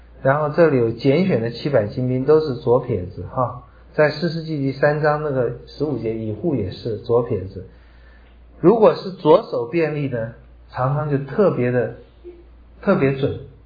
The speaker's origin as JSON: {"language": "Chinese", "country": "China", "said": "就是很多我们中国人很多这种派系，然后在这个派系里面好像一点是非都没有"}